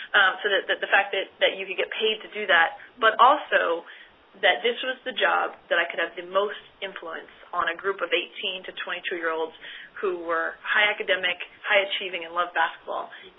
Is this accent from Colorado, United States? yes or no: no; New York, United States; So I grew up in New York in a household full of lawyers.